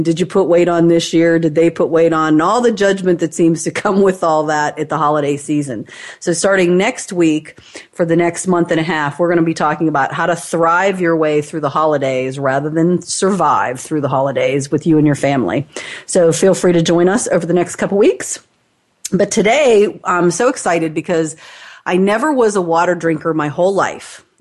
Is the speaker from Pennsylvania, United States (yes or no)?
yes; Pittsburgh, Pennsylvania, United States; But growing up in Pittsburgh, I guess I kind of learned that water was supposed to have a taste.